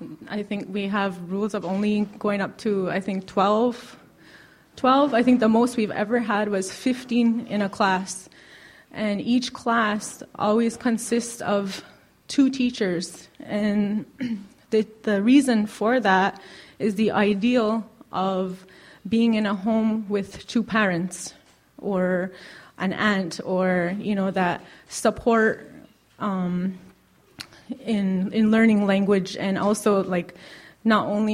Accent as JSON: {"language": "English", "town": "Kahnawake", "region": "Quebec", "country": "Canada", "said": "I am from Ganawage, Mohawk. my clan is Bear Clan"}